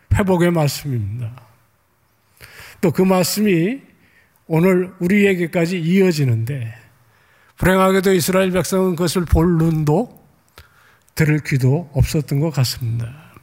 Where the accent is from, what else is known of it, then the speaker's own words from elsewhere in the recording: Seoul, South Korea; 저는 70년대 초반에 한강이 내려다 보이는 응봉동이라는 곳에 살았는데요.